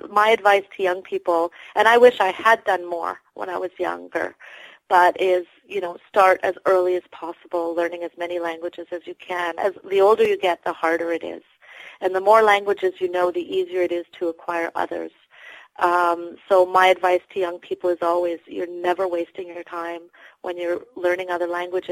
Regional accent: Western Canada, Canada; because when I was raised in Western Canada, Francophones did not have their own schools yet.

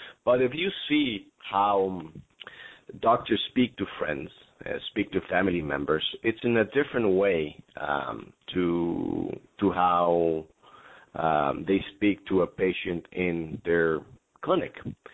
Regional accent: Mexico; English is a second language; I'm from Mexico, and they're there.

